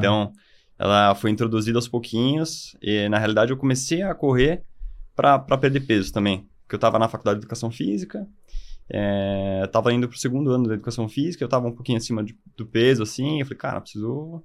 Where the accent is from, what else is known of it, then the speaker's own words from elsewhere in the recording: Bugaçu, São Paulo, Brazil; Eu nasci em São Paulo, mas eu cresci em Bugaçu, que é aqui próximo de São Paulo, né? Uma horinha.